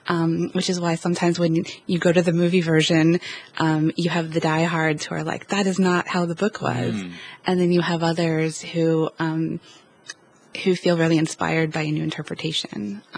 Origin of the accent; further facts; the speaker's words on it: United States; And, you know, as an American, it hadn't really been a big part of my world.